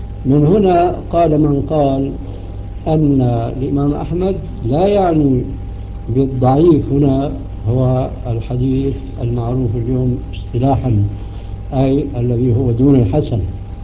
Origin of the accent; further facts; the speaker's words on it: Syria; حين ذاك يصبح لسان حاله يقول كما يقال عندنا في سوريا